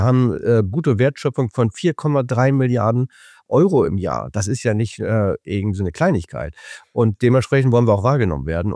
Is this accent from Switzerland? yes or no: no; Cuxhaven, Lower Saxony, Germany; also born or lived in Kiel / United States; Ich bin zwar Kieler Sprotte, aber ich bin in Cuxhaven aufgewachsen. Ich fühle mich als Cuxhavener. Mhm, ich bin zwar im Leben 19 Mal umgezogen, war auch lange in den USA, auch in anderen Städten in Deutschland Geschäftsführer, aber ich bin jetzt wieder sozusagen zurückgekommen.